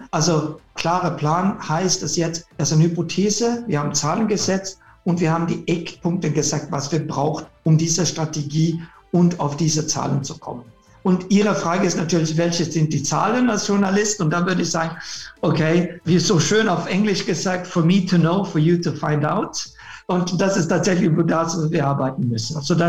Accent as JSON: {"language": "German", "country": "Sweden", "second_language": "German", "said": "bin Schwede ursprünglich"}